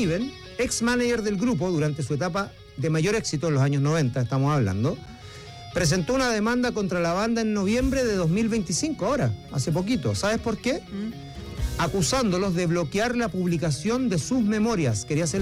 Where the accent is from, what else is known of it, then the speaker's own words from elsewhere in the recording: Chile; así somos los chilenos, ¿no?